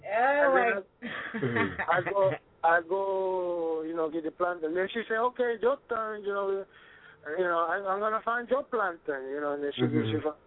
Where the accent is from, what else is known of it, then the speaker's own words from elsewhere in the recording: Bronx, New York, United States; also born or lived in Cuba; No, I live in the Bronx. I grew in the Bronx. I'm originally from Cuba.